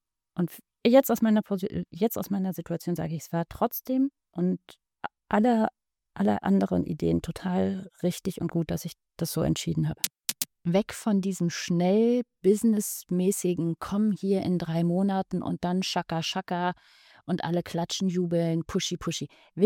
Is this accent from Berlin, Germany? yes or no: yes; Berlin, Germany; also ich komme Berlin-Wedding, da finde ich so eine Weddinger Pflanze